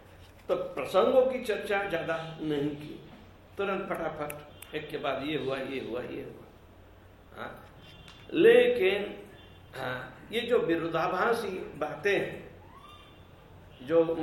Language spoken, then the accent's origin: Hindi; Gujarat, India; हम गुजरात में बड़े हुए हैं, जानते हैं बहुत सारा, हमने गुजराती की भाषा के अंतर्गत रहकर भी बहुत सारे साधु महात्माओं के वचन सुने